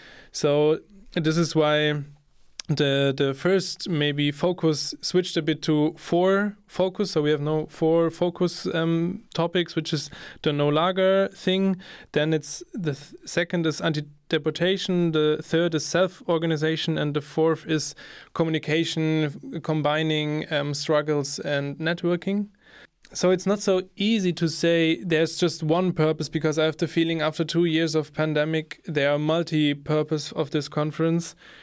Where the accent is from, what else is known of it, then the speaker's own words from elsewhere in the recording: Freiburg, Baden-Württemberg, Germany; from Freiburg.